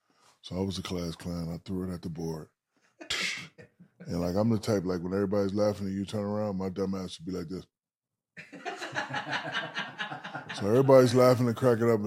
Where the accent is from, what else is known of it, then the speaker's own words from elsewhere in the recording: Newark, New Jersey, United States; So I'm from Newark, New Jersey. Father was a drill sergeant.